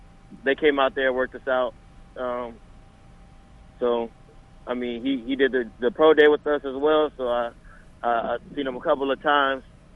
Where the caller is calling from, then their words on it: California, United States; Southern California.